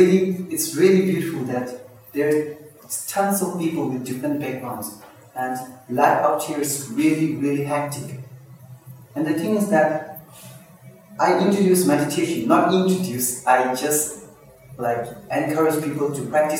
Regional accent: India; Again, I'm from Tibet. I grew up in India, I was born in India.

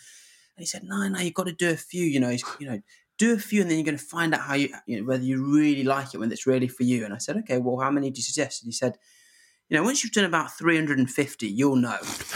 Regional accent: Zimbabwe; now in United Kingdom; I come from Zimbabwe where most days it was kind of like pure malaria coming out.

